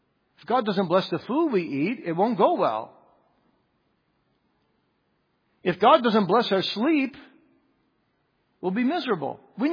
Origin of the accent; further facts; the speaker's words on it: Kalamazoo, Michigan, United States; You know, I grew up in Kalamazoo, Michigan